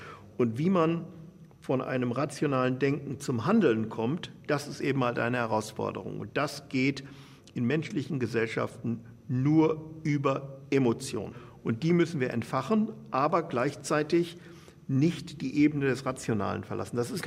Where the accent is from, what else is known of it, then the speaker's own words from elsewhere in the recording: West Germany, Germany; Ich bin 84 und 2005 mal für ein paar Tage jeweils in Berlin gewesen. Ich bin ja in Westdeutschland aufgewachsen